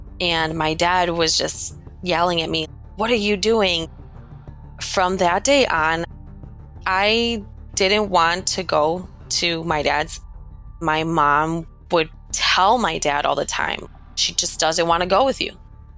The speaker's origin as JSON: {"language": "English", "town": "Chicago", "region": "Illinois", "country": "United States", "tie": "born or raised there", "said": "I grew up in Chicago. My biological father and mother were very young when they had my brother and I. I'm a twin."}